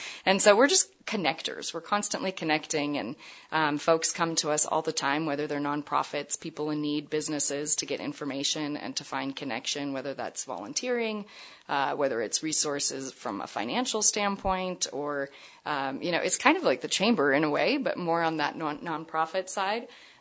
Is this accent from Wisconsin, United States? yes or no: yes; Sheboygan, Wisconsin, United States; moved away as an adult; also born or lived in Seattle; No, I am from Sheboygan, Wisconsin.